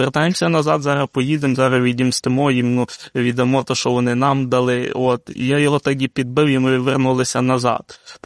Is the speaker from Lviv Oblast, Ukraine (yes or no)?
yes; Lviv, Lviv Oblast, Ukraine; тому що я з Львова